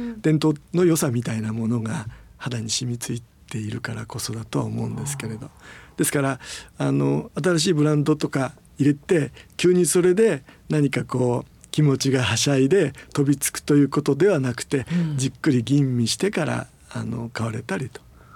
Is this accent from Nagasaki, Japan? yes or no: no; Otsuki, Yamanashi, Japan; 山梨県の東側の大月市というところの出身です